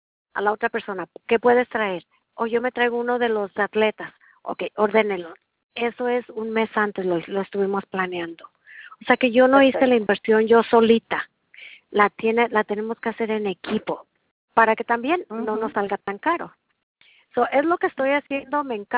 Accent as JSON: {"language": "Spanish", "country": "Mexico", "said": "Era venezolana, le digo, yo soy mexicana."}